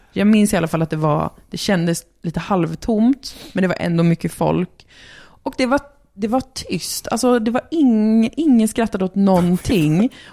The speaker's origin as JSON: {"language": "Swedish", "town": "Umeå", "region": "Västerbotten County", "country": "Sweden", "tie": "born or raised there", "said": "För det var första gången jag stoppade i Umeå, där jag är född och uppvuxen."}